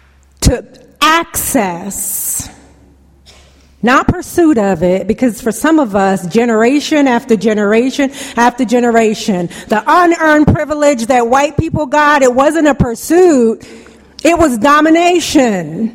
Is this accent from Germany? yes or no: no; Jamaica; I'm Jamaican. I'm an immigrant.